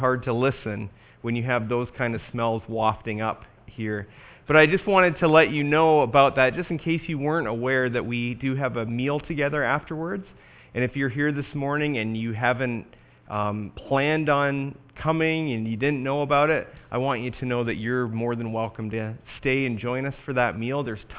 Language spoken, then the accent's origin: English; Canada; I think that this is done somewhat for my sake because I'm a Canadian originally. And we have our Thanksgiving this weekend.